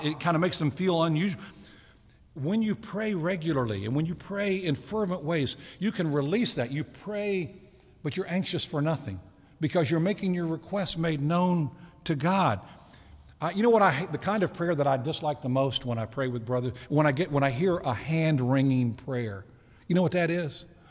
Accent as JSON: {"language": "English", "region": "Eastern Shore", "country": "United States", "tie": "born or raised there", "said": "I grew up on the Eastern Shore where they grew peanuts."}